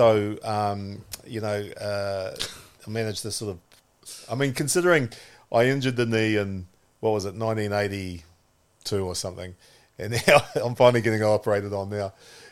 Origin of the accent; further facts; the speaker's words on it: Auckland, New Zealand; So I grew up in South Auckland. Early days in Green Lane, but then my college was at De La Salle College in Mangere.